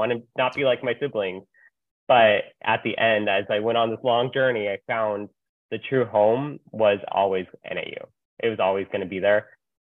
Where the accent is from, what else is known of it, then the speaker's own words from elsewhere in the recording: Tucson, Arizona, United States; So I grew up in Tucson and I love Tucson.